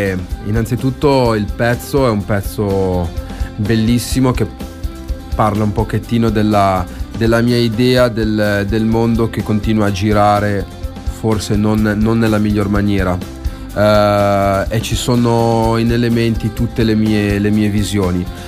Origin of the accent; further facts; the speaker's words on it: Arenzano, Liguria, Italy; moved away; Eh sì, Arenzano.